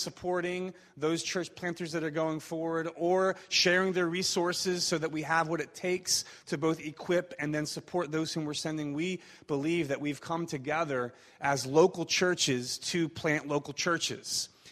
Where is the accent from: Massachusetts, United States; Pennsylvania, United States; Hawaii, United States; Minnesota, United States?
Pennsylvania, United States; Philadelphia; I'm from Philly.